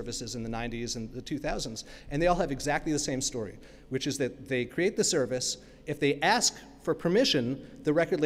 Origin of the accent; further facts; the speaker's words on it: Brooklyn, New York, United States; So I mentioned before, I'm a New Yorker. I come from Brooklyn, New York, right?